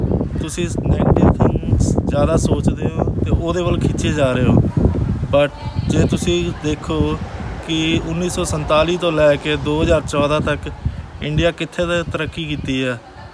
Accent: Punjab, India; now in Australia; ਮੈਂ ਆਸਟ੍ਰੇਲੀਆ 'ਚ ਰਹਿ ਰਿਹਾ ਲਾਸਟ 15 ਸਾਲਾਂ ਤੋਂ। ਵੈਸੇ ਮੈਂ ਪੰਜਾਬ ਤੋਂ ਹਾਂ

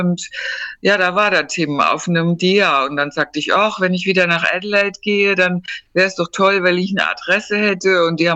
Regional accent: Rhine, Germany; moved away; Ich bin eine Wasserperson, bin am Rhein in Deutschland groß geworden. Da waren wir sehr oft in meiner Kindheit an den Rheinufern.

